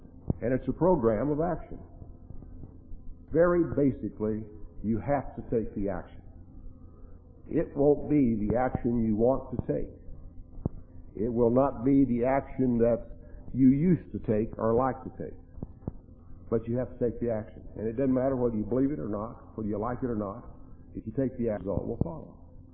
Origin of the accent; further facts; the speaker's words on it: Bovina, Texas, United States; When I was a kid, I was raised out in West Texas, a little old farm 10 miles from the big town of Bovina, Texas.